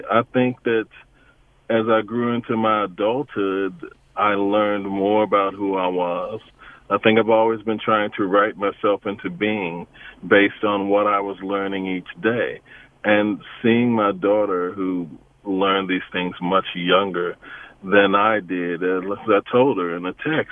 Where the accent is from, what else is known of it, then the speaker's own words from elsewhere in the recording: North Carolina, United States; Growing up in North Carolina, where we grew up, the presence of possible danger, the presence of possibly being hurt, was always present.